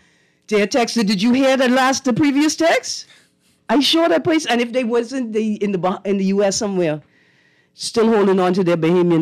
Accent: Nassau, New Providence, Bahamas; I'm going to share something with you because I'm from Nassau, and I'm sure you're from Nassau, too

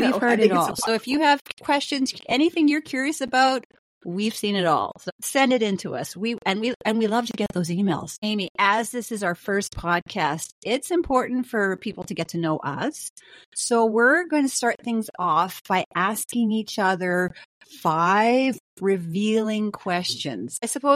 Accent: Canada; I am from Canada.

